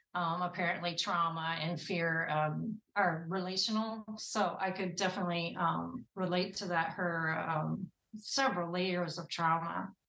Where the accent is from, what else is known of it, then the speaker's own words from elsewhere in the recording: United States; So that's pretty miraculous when you think he's British and I'm American.